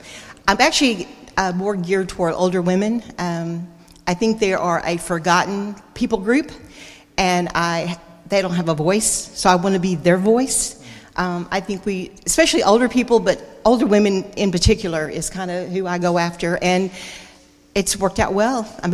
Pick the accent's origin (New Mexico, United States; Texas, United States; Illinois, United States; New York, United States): Texas, United States; I'm actually from Texas, from the Denton Church, the Village Church in Denton.